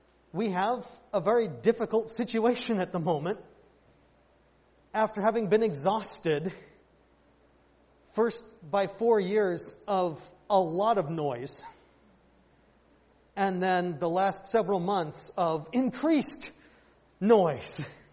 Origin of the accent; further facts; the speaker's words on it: United States; As an American, as a sports fan, I can't stand sore losers.